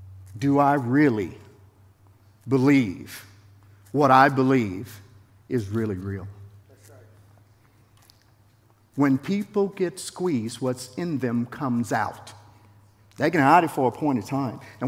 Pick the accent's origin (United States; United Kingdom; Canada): United States; Southern United States; I experienced that in the South. I grew up in the South.